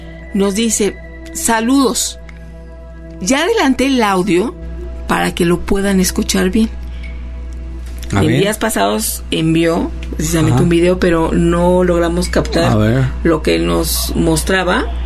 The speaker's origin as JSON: {"language": "Spanish", "town": "Valle de Chalco", "region": "State of Mexico", "country": "Mexico", "said": "soy de Valle de Chalco y siempre los estoy escuchando"}